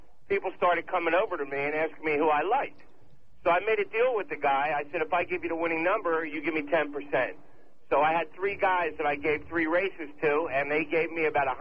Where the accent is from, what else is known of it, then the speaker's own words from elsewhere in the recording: Philadelphia, Pennsylvania, United States; I'm not from New York. Philadelphia.